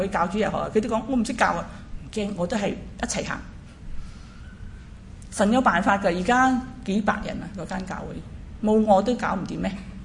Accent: Malaysia; also born or lived in Taiwan; 我在马来西亚八年了，我们在马来西亚二千年，我是马来西亚人不错，但是 我去了台湾读书嘛，四年，然后回去一年呢

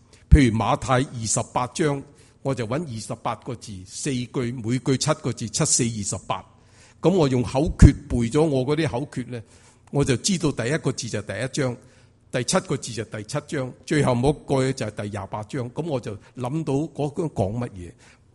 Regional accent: China; 所以我哋中国人好叻，每年新年都将个福字咧倒过嚟

